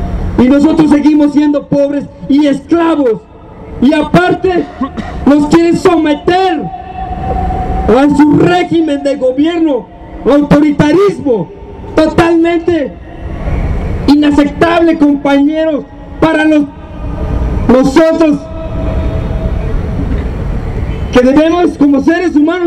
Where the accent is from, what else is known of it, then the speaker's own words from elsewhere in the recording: Mexico; de tanta gente que somos los mexicanos